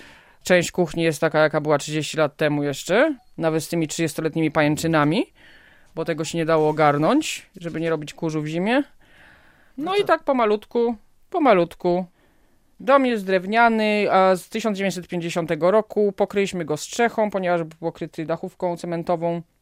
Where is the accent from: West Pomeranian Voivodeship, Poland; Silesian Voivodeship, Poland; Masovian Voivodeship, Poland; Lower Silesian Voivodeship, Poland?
Masovian Voivodeship, Poland; Warsaw; born there; Ja urodziłam się już w Warszawie oczywiście.